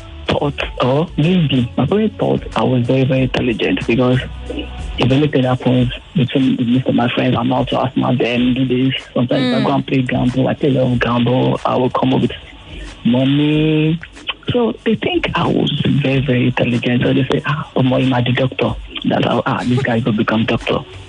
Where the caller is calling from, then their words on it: Ikotun, Lagos, Nigeria; Well, I'm calling from Ikotun.